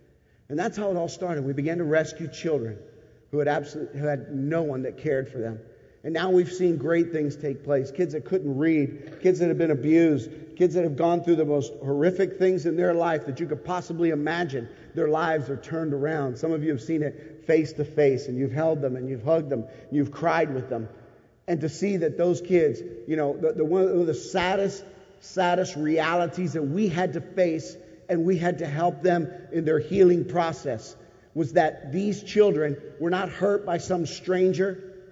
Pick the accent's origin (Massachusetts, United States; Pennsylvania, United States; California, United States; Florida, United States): Pennsylvania, United States; Philadelphia; And I, you know, I'm from Philadelphia, and I'm not the smartest kid on the block, okay?